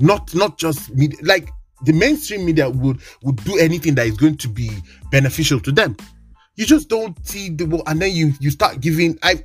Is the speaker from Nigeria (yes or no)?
yes; Kaduna State, Nigeria; I'm from Kaduna State, if you don't know. So Governor Erufai is our governor.